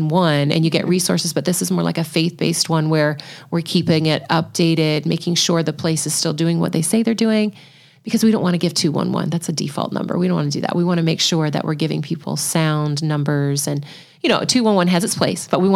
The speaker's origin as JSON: {"language": "English", "country": "Canada", "said": "I am from Canada and have not gotten to go home."}